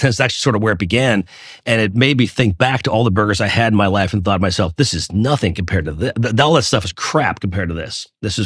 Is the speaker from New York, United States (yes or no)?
yes; Garden City, New York, United States; I grew up in Garden City, Long Island.